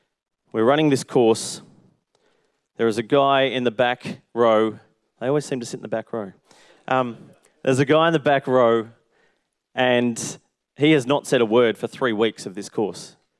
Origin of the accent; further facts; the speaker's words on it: Melbourne, Victoria, Australia; just maybe it's growing up in Melbourne